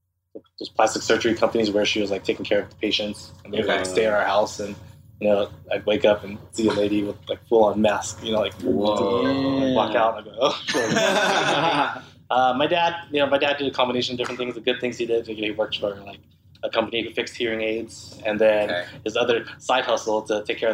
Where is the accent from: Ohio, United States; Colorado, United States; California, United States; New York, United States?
California, United States; Westminster; I'm born and raised in Orange County, Westminster. Okay. To be exact, born in 1984, grew up my entire life in that community. I still live in the Orange County area.